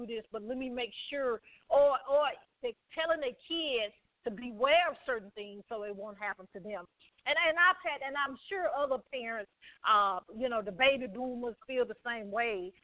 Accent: Alabama, United States; I'm from Alabama, and I always say that. You can tell by my voice.

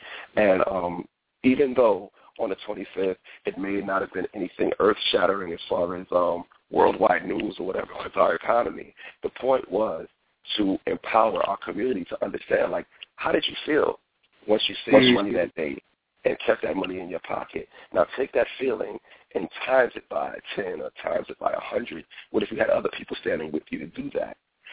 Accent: New York City, New York, United States; I am from the New York area, New York City.

